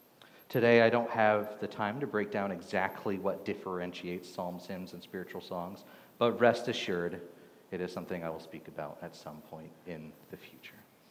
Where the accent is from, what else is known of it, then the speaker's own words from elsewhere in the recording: Texas, United States; I say y'all because I grew up in Texas.